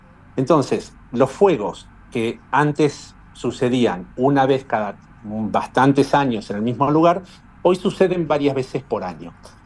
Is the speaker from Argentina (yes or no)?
yes; Argentina; nosotros, como buenos argentinos, estamos acostumbrados a practicar la ganadería en la región pampeana